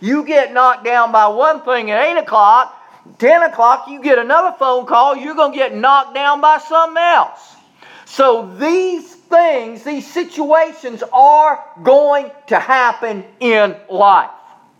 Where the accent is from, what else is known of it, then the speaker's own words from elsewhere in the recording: Charleston, South Carolina, United States; I was raised on the Atlantic coast in Charleston.